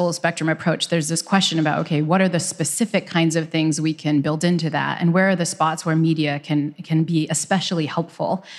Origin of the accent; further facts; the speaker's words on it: Northeast, United States; where I grew up in the Northeast, where it's snowy, you're rainy